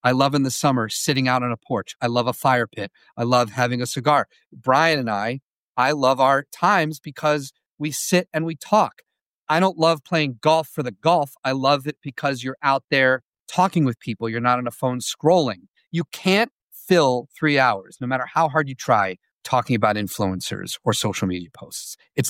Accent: Northeast, United States; So I grew up in the Northeast, right?

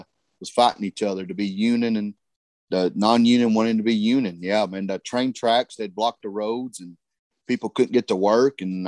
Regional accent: Harlan, Kentucky, United States; moved away as an adult; now in Dalton, United States; I live in Dalton. I am from Harlan, Kentucky.

